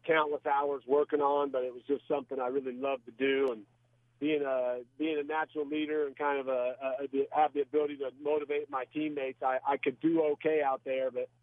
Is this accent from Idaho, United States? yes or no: yes; Boise, Idaho, United States; knowing like, hey, I'm from Boise, Idaho, and they're not known for big-time athletes.